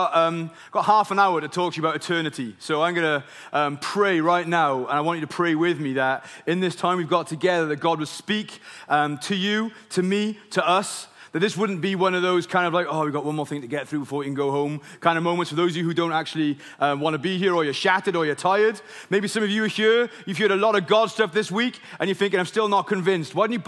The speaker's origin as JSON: {"language": "English", "region": "Wales", "country": "United Kingdom", "tie": "born or raised there", "said": "So I grew up in Wales. It's hard to tell, isn't it?"}